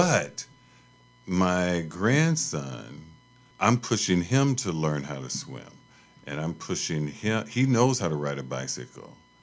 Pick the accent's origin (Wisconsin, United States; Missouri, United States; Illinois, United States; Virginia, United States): Illinois, United States; Chicago; growing up in Chicago, we rode the bus and the L, right?